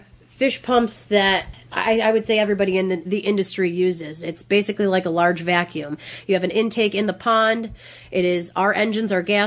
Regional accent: Rochester, New York, United States; I'm from Rochester, New York, so about 4 hours northwest of here. And we do have a fish hatchery up in Rochester, too, the Caledonia Fish Hatchery, so as a youngster visiting that facility many times.

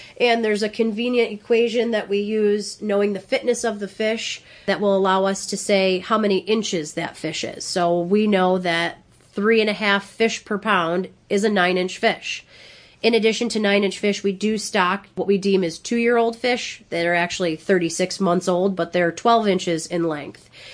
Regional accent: Rochester, New York, United States; I'm from Rochester, New York, so about 4 hours northwest of here. And we do have a fish hatchery up in Rochester, too, the Caledonia Fish Hatchery, so as a youngster visiting that facility many times.

